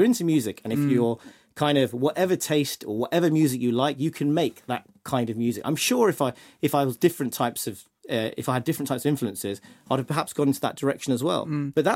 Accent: Peterborough, East of England, United Kingdom; But I grew up in Peterborough, mm-hmm. which is 80 miles north of London, and it's quite a suburban place. There was only like 7 Bengali. My dad moved there when he was first generation immigrant from Bangladesh, yeah.

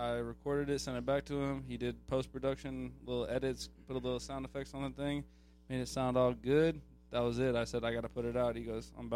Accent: Allen, Texas, United States; I'm from Allen, Texas, north of Dallas, 25 miles north of Dallas.

